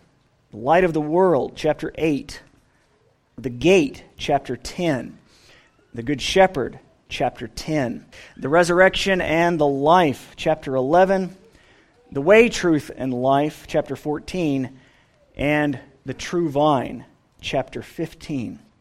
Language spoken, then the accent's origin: English; California, United States; Well, as you know, I'm from California.